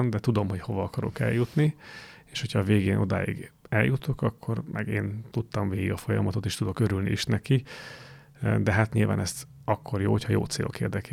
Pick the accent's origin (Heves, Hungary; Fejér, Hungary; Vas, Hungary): Vas, Hungary; Szombathely; én született szombathelyi vagyok, és a felmenőim is szombathelyiek, egészen pontosan a négy nagyszülőmből hárman, mert a anyai nagymamám ő Veszprém megyéből származik